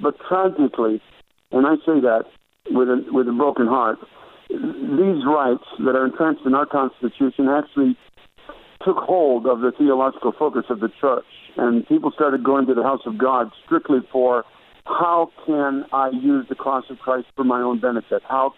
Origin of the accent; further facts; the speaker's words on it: Canada; now in New York City, United States; I came here from Canada in 1994 to work with David Wilkerson in New York City.